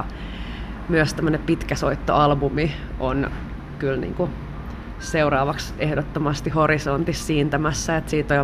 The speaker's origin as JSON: {"language": "Finnish", "region": "Satakunta", "country": "Finland", "tie": "born or raised there", "said": "Itse olen Satakunnasta kotoisin"}